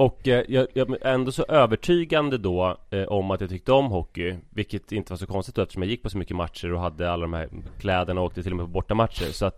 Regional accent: Huddinge, Stockholm County, Sweden; i Huddinge där jag växte upp

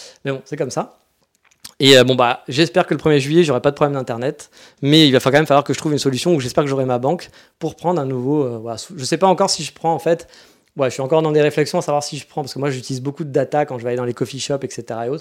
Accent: France; now in Japan; je suis français

